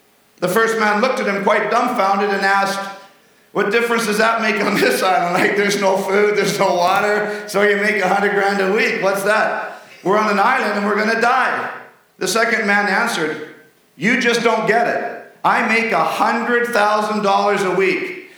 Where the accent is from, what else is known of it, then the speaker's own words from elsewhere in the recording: British Columbia, Canada; also born or lived in Bogota, Colombia / Peru / Ecuador / Mexico; I was born in Colombia, Bogota, South America. That's where I was born. I lived in Peru, Ecuador, Mexico, then Miami, Florida, California, and now here in BC. And I grew up most of my young years. We were in grade 6 when I moved back to British Columbia here.